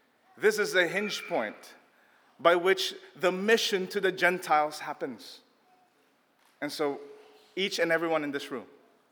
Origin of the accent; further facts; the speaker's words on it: Philippines; also born or lived in Tokyo, Japan; I grew up in the Philippines. If you were in my street in one of the slums in the Philippines